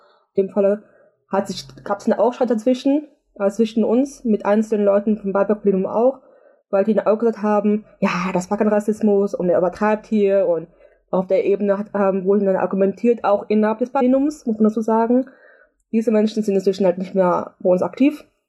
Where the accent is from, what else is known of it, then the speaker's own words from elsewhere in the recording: Rhineland, Germany; Ich komme aus dem Rheinland